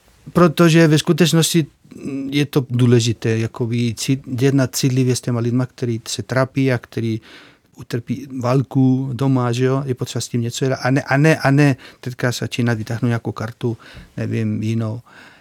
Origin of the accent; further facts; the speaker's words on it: Spain; now in Czech Republic; Sice jsem Španěl a cítím se Španěl a nepotřeboval jsem změnit občanství. Jsem opravdu rád, že jsem Španěl.